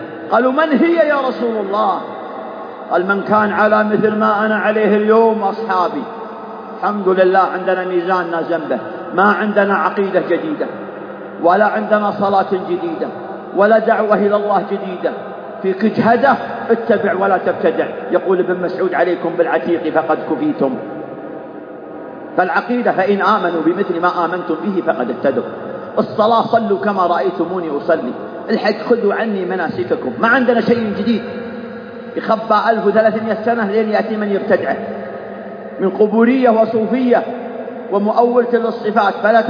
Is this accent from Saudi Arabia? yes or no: yes; Saudi Arabia